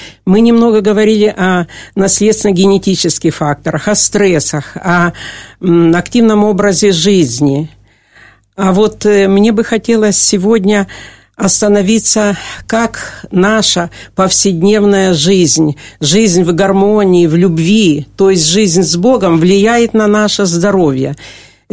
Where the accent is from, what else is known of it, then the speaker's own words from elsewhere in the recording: Donetsk, Donetsk Oblast, Ukraine; я переселенка из Донецка